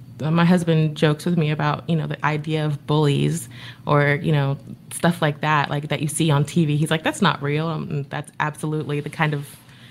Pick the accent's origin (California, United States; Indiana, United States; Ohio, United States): California, United States; born there; So I was born in Southern California.